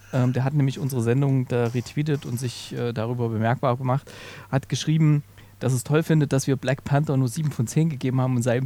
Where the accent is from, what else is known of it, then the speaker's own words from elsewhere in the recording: Thuringia, Germany; Da gibt es selbst in Thüringen, wo ich ja herkomme, gibt es selbst da Unterschiede. Also aus der Ecke, wo ich herkomme, hieß das Remftel.